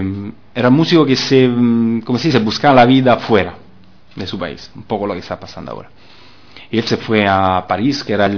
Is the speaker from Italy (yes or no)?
yes; Italy; yo que soy italiano, tengo que decir que en Italia no es que no se conozca